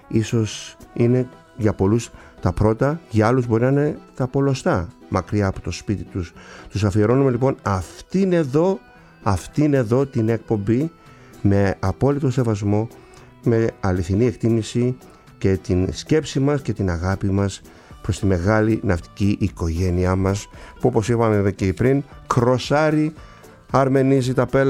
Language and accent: Greek; Kasos, South Aegean, Greece; ένας παλιός φίλος ναυτικός από το νησί μου, από την Κάσο.